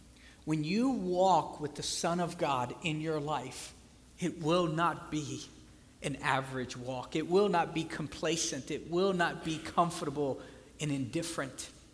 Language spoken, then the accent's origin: English; the South, United States; Now, I know here you guys say naked. I'm from the South. We say naked.